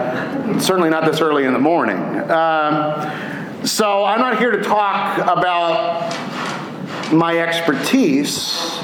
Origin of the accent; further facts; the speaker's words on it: Pennsylvania, United States; I'm from the Alabama section. Grew up in a small town, graduated from one of the smallest public high schools in the state. There were 42 kids in my graduating class.